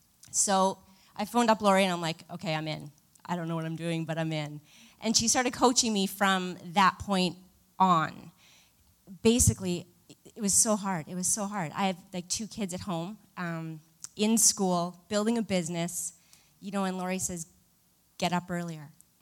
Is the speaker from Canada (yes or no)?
yes; Medicine Hat, Alberta, Canada; I am from Alberta, Medicine Hat, Alberta.